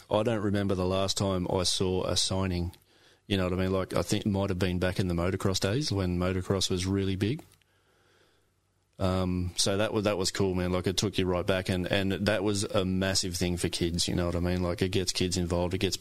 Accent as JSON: {"language": "English", "town": "Sydney", "region": "New South Wales", "country": "Australia", "said": "Look, I'm coming from Sydney where we don't have heaps going on."}